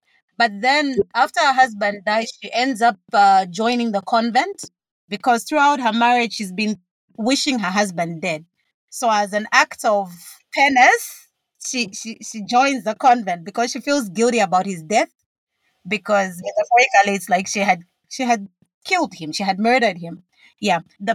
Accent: Copperbelt, Zambia; this is a story that's born out of like partly my growing up on the Copper Belt

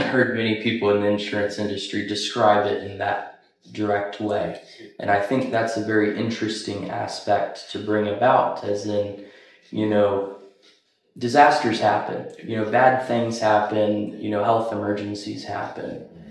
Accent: United States; as you can tell, I'm an American.

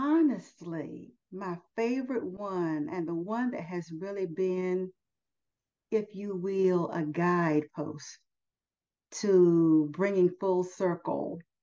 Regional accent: United States; being that I'm an American.

